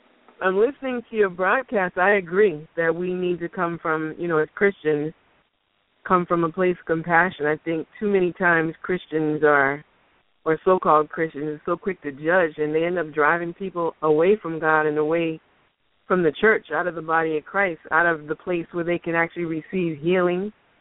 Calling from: Boston, Massachusetts, United States; I'm calling from Boston.

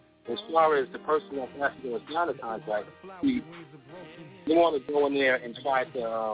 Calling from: Charlotte, North Carolina, United States; I'm from Charlotte, North Carolina.

